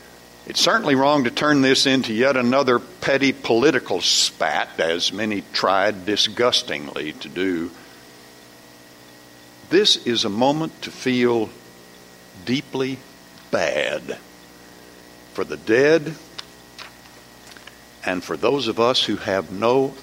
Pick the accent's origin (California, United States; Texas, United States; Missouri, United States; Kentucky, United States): Texas, United States; Corpus Christi; When I was growing up in Corpus Christi, there was a great big Baptist church that was on the road that I traveled a lot.